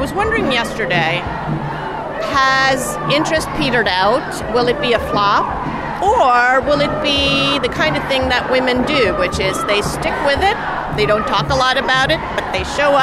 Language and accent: English; Brooklyn, New York, United States; Brooklyn.